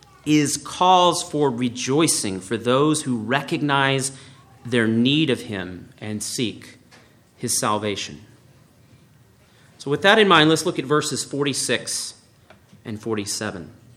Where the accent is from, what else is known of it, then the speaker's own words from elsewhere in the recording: Louisiana, United States; I grew up in Southeast Louisiana